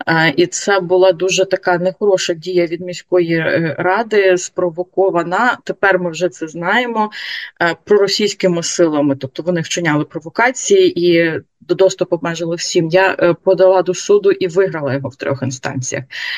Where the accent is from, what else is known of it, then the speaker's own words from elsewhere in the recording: Crimea, Ukraine; born there; now in Kherson, Ukraine; І сама ж я народилась в Криму, дуже багато часу провела в Криму, живу в Херсоні, жила протягом багатьох років.